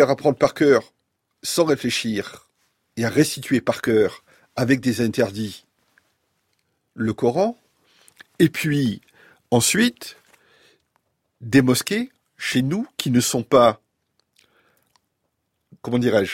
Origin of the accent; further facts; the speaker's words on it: France; je suis Français.